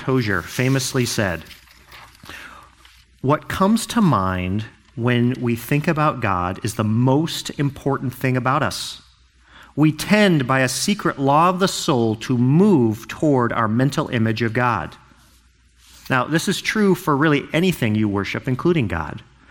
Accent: Seattle, Washington, United States; and I'm actually from Seattle.

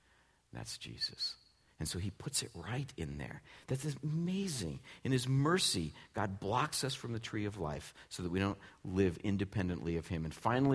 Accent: California, United States; I grew up in California. Like, chili's not white.

